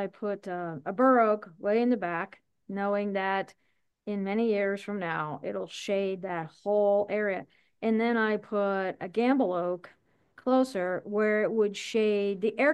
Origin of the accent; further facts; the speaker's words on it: Pennsylvania, United States; Because I was raised in Pennsylvania, and you know, we opened the windows and we had, you know, maples front and back, a tulip tree